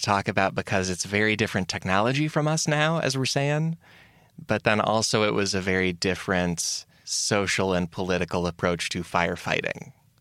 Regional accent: United States; But as an American, I was stunned to learn that it's a yellow metal plate in the ground

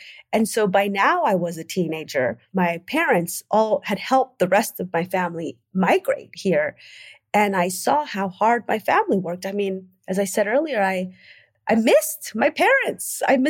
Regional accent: United States; born there; I was born in the United States, but being in a country that really didn't reflect me, not in the English world and not in the Spanish world. Growing up in a mixed race family

